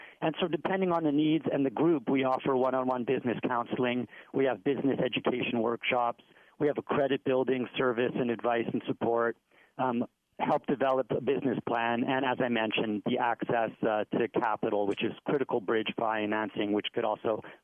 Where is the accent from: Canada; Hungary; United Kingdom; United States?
Canada; Montreal, Quebec; I'm originally from Canada, from Montreal